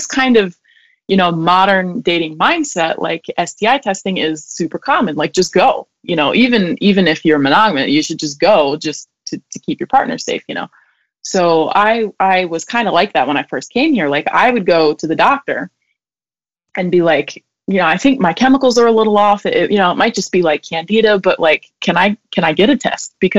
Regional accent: United States; moved away as an adult; because I came from America. I was, the last couple of years I was there, I was really involved

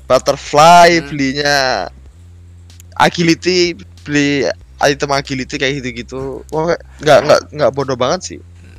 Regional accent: Semarang, Central Java, Indonesia; now in Jakarta, Indonesia; asal gue asal gua dari Semarang.

